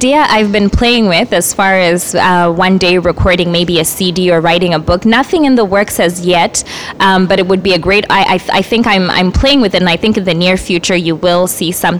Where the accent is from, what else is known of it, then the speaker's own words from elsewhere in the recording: Zimbabwe; now in Halifax, Canada; I am from Zimbabwe, but I have been in Halifax for the past 6 years, and I love it.